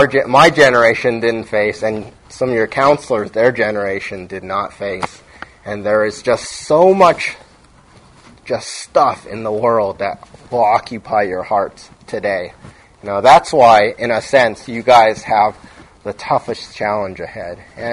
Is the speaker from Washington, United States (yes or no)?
yes; Seattle, Washington, United States; I grew up in Seattle, so we went to the Kingdom a lot to watch a lot of Mariner games.